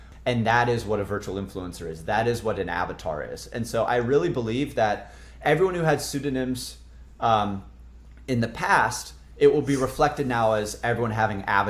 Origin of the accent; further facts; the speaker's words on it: Atlanta, Georgia, United States; I was born and raised in Atlanta, right in the city. And so I've spent, of course, 30 years of my life in and around Atlanta.